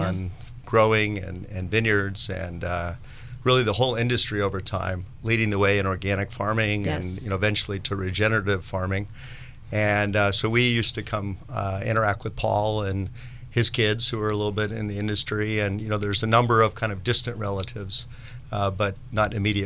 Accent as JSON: {"language": "English", "town": "Santa Rosa", "region": "California", "country": "United States", "tie": "born there", "said": "And I was born in Santa Rosa. That is correct."}